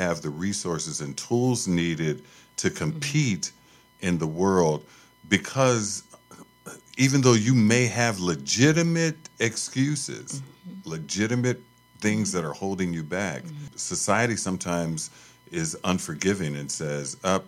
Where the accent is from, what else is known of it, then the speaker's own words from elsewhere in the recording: Chicago, Illinois, United States; growing up in Chicago, we rode the bus and the L, right?